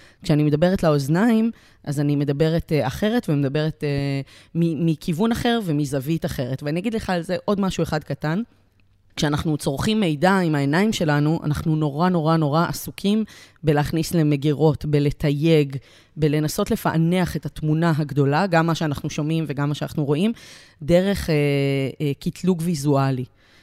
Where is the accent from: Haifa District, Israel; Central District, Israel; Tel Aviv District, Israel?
Haifa District, Israel; Haifa; גדלתי בחיפה בשנות ה-80 לשני הורים חרשים.